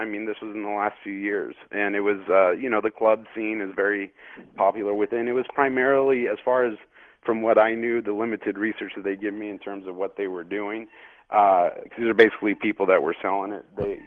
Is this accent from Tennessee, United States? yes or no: no; Las Vegas, Nevada, United States; I grew up here in Las Vegas